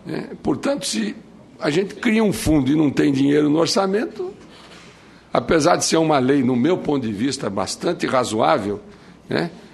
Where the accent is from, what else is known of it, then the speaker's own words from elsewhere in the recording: Corumbá, Mato Grosso do Sul, Brazil; Eu sou de Corumbá, lá do Pantanal, lá dos Guatós. Todos nós temos sangue guarani, a maioria das pessoas que lá nasceram, né? Pelo menos na minha época.